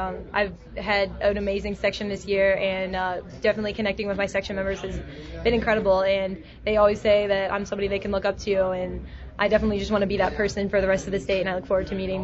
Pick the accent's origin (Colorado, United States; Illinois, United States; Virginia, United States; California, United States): Illinois, United States; New Athens; I grew up in New Athens, Illinois, which is east of St. Louis